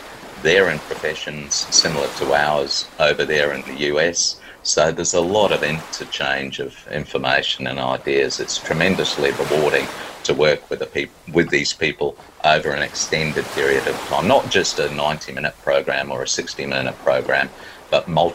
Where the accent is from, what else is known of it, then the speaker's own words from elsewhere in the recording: New Zealand; also born or lived in Bahamas; My family then moved out to New Zealand, and I grew up and my schooling was largely in New Zealand and lived very close to the coast.